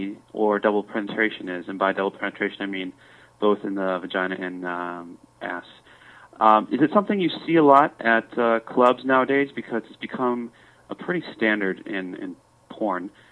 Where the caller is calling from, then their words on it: Hollywood, California, United States; I'm calling you from Tinseltown, Hollywood.